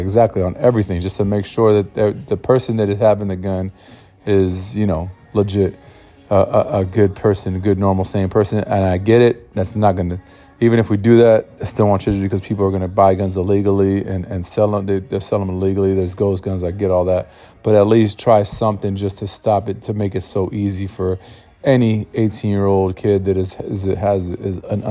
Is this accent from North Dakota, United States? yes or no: no; San Diego, California, United States; I used to like not want to know people I'm from, but fuck it. I'm from San Diego.